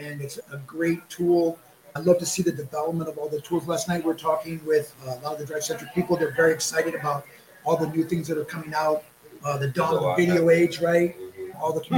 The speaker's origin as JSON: {"language": "English", "town": "Los Angeles", "region": "California", "country": "United States", "said": "This is my wife, Sandra. I work at a Nissan store. We're from Los Angeles. We live in the Pasadena area."}